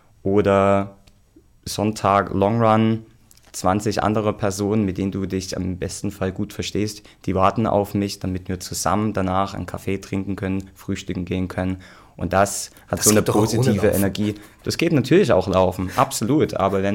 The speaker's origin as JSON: {"language": "German", "country": "Germany", "said": "ich als Deutscher bin da eher in der Unterzahl tatsächlich"}